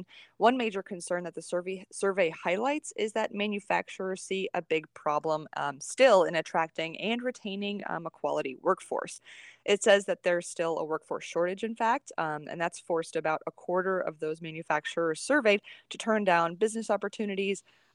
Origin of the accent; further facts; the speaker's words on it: Cincinnati, Ohio, United States; I actually remember Trump coming to my hometown of Cincinnati